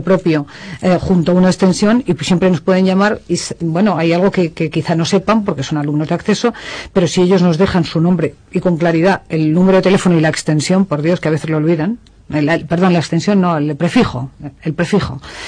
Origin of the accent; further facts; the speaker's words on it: Madrid, Community of Madrid, Spain; Pero con toda humildad, como madrileña, digo que el madrileño es una variante del español